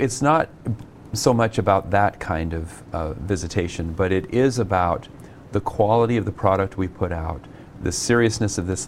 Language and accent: English; the West, United States; I mean, I was raised in the West, and it's different, but I mean, it's similar in the sense, you just don't talk about yourself.